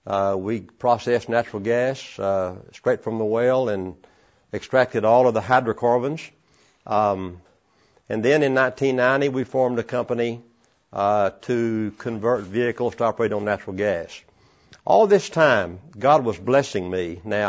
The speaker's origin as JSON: {"language": "English", "region": "Texas", "country": "United States", "tie": "born there", "said": "I was born down in Central Texas on a cotton farm to very poor parents."}